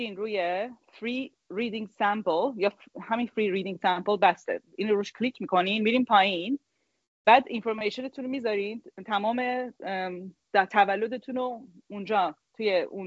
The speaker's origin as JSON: {"language": "Persian", "country": "Iran", "said": "یه جورایی رفت به ما ایرانیام داره"}